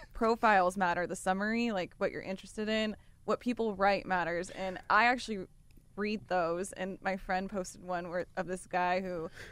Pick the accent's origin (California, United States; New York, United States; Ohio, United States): California, United States; maybe because we grew up in the Bay Area